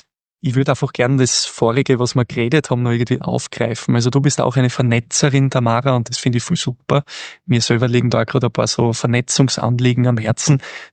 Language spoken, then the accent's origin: German; Styria, Austria; Das ist gerade im ländlicheren Bereich, ich komme aus dem Bezirk Weiz, auch aus dem ländlicheren Bereich, durchaus etwas Mögliches.